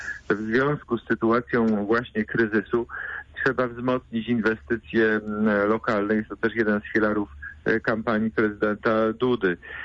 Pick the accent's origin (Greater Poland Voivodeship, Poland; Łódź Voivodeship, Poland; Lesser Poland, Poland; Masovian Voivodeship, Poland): Greater Poland Voivodeship, Poland; Poznań; powinniśmy jako poznaniacy, Wielkopolanie